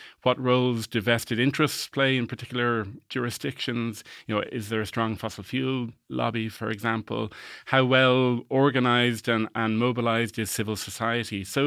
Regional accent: Dublin, Leinster, Ireland; also born or lived in Germany / Finland; I grew up in Dublin and returned home then at the end of 2013.

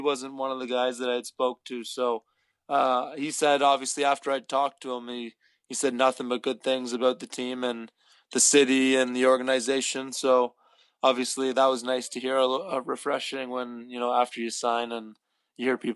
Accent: Canada; Being a Canadian kid growing up

